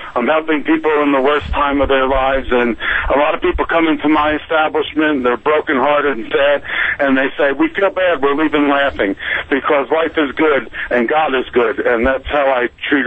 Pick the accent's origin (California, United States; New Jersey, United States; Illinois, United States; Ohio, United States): New Jersey, United States; Bayonne; I've been doing it since I'm a kid from Bayonne, New Jersey.